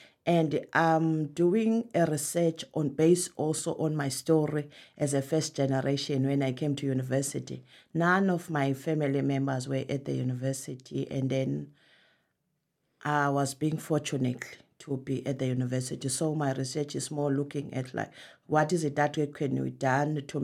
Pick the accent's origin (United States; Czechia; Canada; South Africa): South Africa; now in Oxford, United Kingdom; from South Africa.